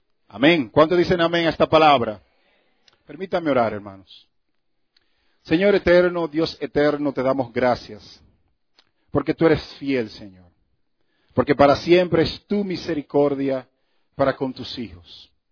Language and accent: Spanish; Dominican Republic; yo soy de la República Dominicana. Tierra del béisbol y del plátano verde